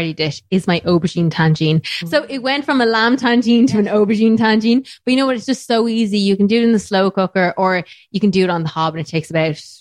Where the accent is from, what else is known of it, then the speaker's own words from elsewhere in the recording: Ireland; I'm Irish